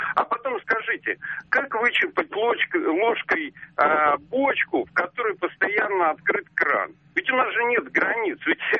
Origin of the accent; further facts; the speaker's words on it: Moscow, Russia; я москвич. Но положение тяжелое, 59 лет